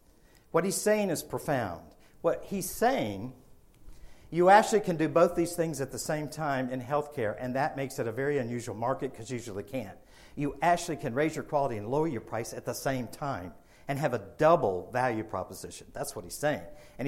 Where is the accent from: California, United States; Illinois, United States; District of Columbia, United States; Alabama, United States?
Alabama, United States; And my IQ, literally, I'm from Alabama, so this was important to me.